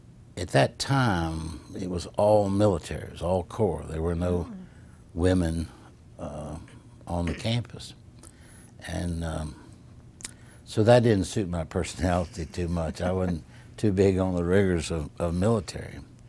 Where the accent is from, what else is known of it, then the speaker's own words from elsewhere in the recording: Roanoke, Virginia, United States; So it was that part of growing up in Roanoke was just an absolute carefree time.